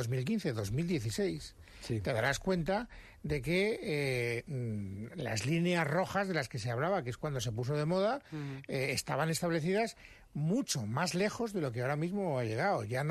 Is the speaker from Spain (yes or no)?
yes; Spain; para mi desgracia como ciudadano español